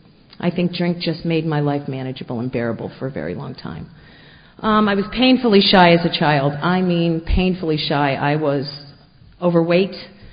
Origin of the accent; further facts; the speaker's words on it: New Jersey, United States; I am 46 years old. I am originally from New Jersey.